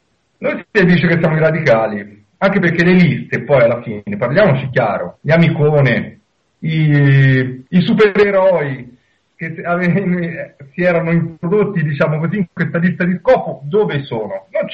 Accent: Tuscany, Italy; è il Lazio, noi siamo toscani

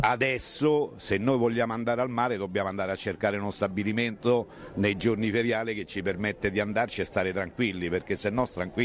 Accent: Ostia, Lazio, Italy; per noi che siamo nati a Ostia e che abbiamo vissuto Ostia

